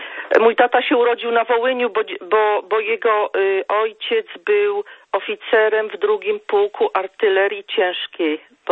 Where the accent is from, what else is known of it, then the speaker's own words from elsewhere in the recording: Subcarpathian Voivodeship, Poland; właściwie to my pochodzimy z Podkarpacia, chociaż nasz tata z Krakowa, ale my nic nie wiedziałyśmy o naszej rodzinie.